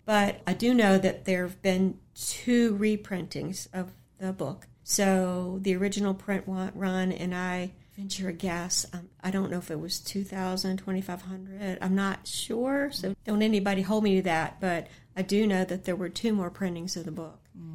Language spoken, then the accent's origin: English; Elkton, United States; when I was a kid, and I grew up near Elkton, there was Elkton Milling Company.